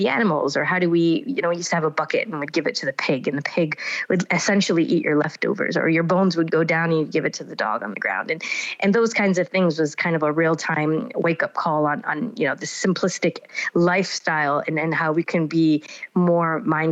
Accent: United States; And then it's a combination of my parents who grew up in the UK and then overlaid with a third dimension of me growing up in the US.

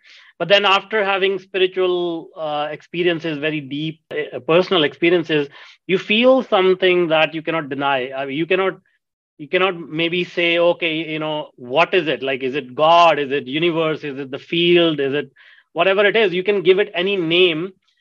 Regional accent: India; English is a second language; You know, I was raised in India, and India is a very, of course, the society is entrenched in religion

